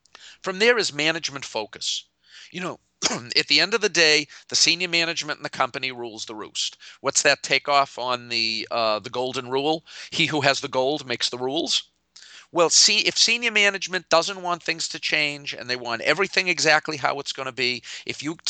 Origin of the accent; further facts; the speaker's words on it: Massachusetts, United States; I'm from Massachusetts.